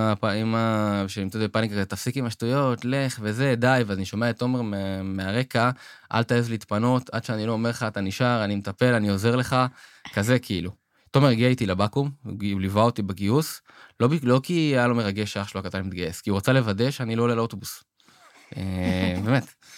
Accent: Kfar Saba, Central District, Israel; now in Motza, Israel; אני בן 30, אני גר במוצא ליד ירושלים, במקור אני מכפר סבא, גם אני ותומר, אנחנו 2 אחים.

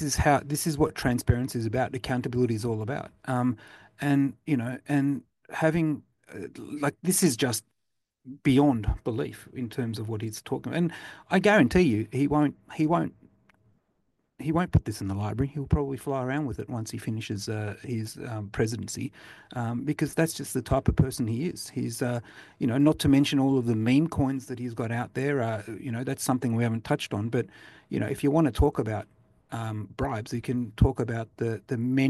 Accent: Australia; now in Singapore; Rodney, you and I live in Singapore. I'm from Australia

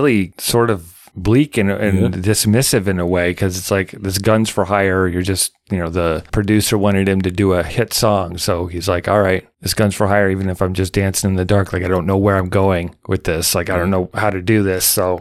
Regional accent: Midwest, United States; I was growing up in the Midwest at this time, and one half of my family are farm, small town people.

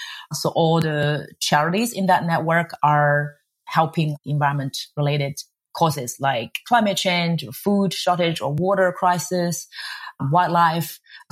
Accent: Shanghai, China; I grew up in Shanghai, China. I was lucky enough to have a good education.

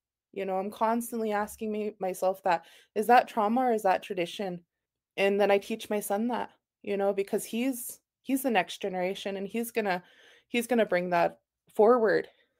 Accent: Heart Butte, Montana, United States; I'm from Heart Butte, by the way.

